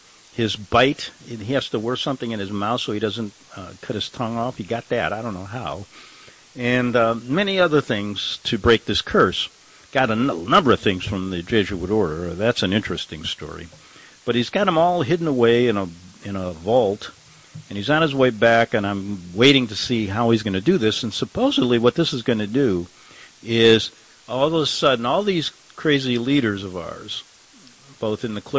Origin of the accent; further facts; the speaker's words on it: Chicago, Illinois, United States; He's been trying to get to the truth ever since Mayor Daley in Chicago. So that's where I met him, my hometown.